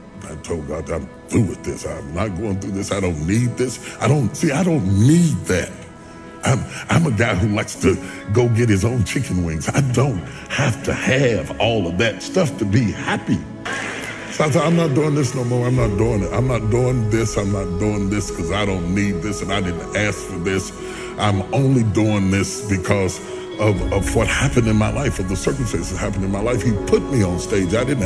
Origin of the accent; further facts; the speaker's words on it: West Virginia, United States